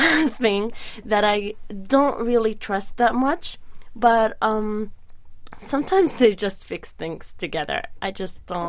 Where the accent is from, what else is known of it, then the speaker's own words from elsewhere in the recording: Jenin, West Bank, Palestine; Well, I'm a girl from Jenin